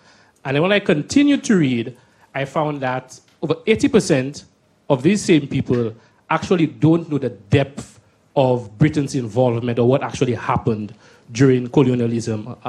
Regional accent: St. Lucia; By the way, I'm from St. Lucia, one of the few countries that can claim to be both Anglophone and Francophone

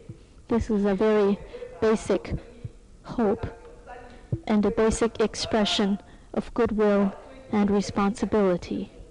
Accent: Taiwan; I come from Taiwan. I am a son of the land of Taiwan.

